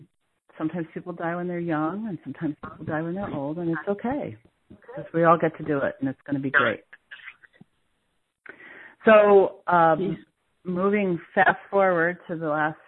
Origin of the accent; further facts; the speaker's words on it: East Coast, United States; moved away as an adult; I grew up on the East Coast. My first 30 years of my life was all on the East Coast, and I moved to Iowa.